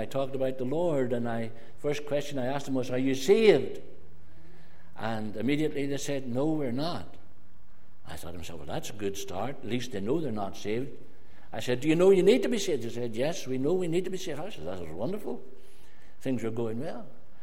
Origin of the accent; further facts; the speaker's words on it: Lurgan, Northern Ireland, United Kingdom; Now, I'm from Lurgan.